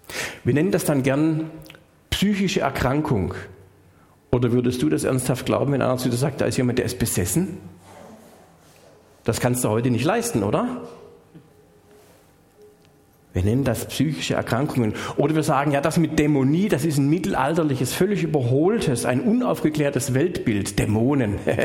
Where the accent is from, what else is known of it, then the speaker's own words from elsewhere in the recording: Schwäbisch Hall, Baden-Württemberg, Germany; Meine Heimatstadt, aus der ich komme, war eine mittelalterfreie Reichsstadt, die durfte selber Münzen prägen. Daher kommt der Name Heller. Ich komme aus Schwäbisch Hall.